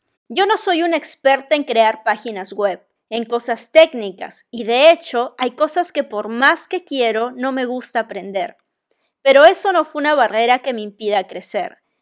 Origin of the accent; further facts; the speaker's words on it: Peru; soy de Perú, y me apasiona todo lo relacionado a los negocios por internet